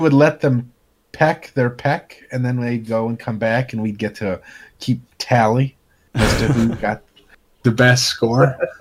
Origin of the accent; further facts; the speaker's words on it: Indiana, United States; you can't walk down the street in my home state of Indiana drunk